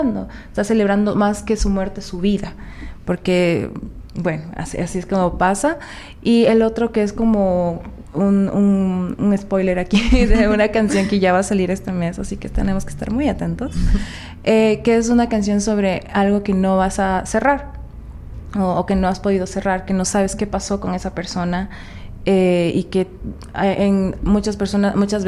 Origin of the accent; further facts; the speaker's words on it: Ibarra, Imbabura, Ecuador; obviamente mis raíces del Valle del Chota siempre han estado ahí. Yo nací, crecí en Ibarra, pero yo iba todos los fines de semana, en vacaciones, siempre al Valle del Chota, a estar con mis abuelos y mi familia en general.